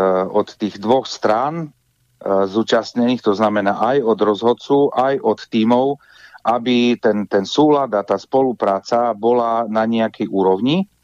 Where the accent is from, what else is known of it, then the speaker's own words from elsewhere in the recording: Prešov, Prešov Region, Slovakia; v rámci východného Slovenska, lebo ja som z Prešova konkrétne